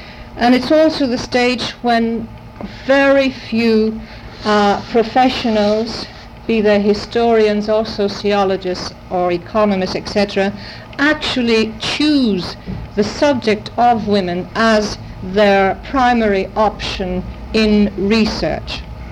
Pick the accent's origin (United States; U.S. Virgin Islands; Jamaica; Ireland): Ireland; moved away as an adult; now in Barcelona, Spain; I'm actually Irish, but I'm Catalan by now, as I have been living there for 18 years.